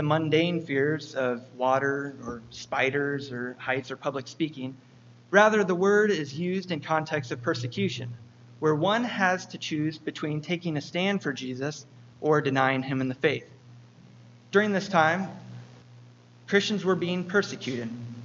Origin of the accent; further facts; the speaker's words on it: Iowa, United States; And since we're from Iowa, you could also replace squirrels with deer.